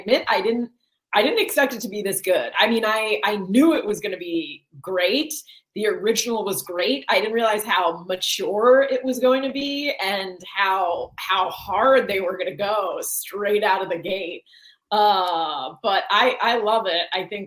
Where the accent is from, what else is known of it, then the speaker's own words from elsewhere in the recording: New Jersey, United States; I'm from New Jersey, so